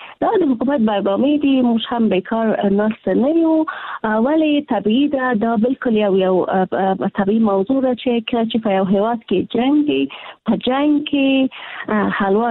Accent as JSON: {"language": "Pashto", "country": "Afghanistan", "said": "موږ د افغانستان خلک یو"}